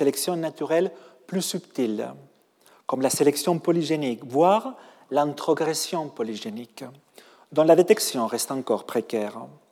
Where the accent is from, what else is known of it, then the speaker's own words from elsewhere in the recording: Catalonia, Spain; French is a second language; moved away as an adult; now in Paris, France; Je suis depuis 20 ans un Parisien, malgré mon accent, mais aussi un Catalan, un Espagnol, un Français et surtout un Européen.